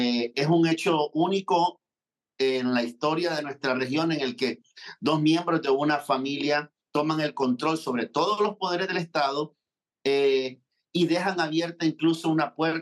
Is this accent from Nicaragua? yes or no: yes; Nicaragua